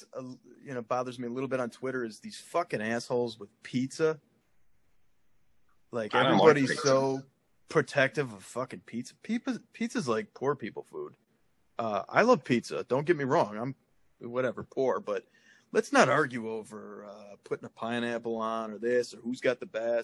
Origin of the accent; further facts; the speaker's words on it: Detroit, Michigan, United States; The city means a lot to me, just, you know, as far as it's my hometown type of thing.